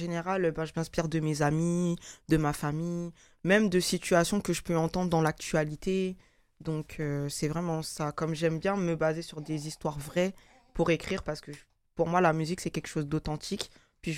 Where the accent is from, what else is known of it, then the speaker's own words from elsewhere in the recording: Lyon, Auvergne-Rhône-Alpes, France; born there; Je suis née à Lyon, dans le sud de la France.